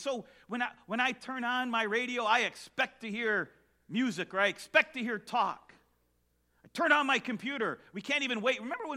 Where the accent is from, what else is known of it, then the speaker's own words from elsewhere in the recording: California, United States; now in Michigan, United States; When I grew up in California, We had earthquake drills once a month.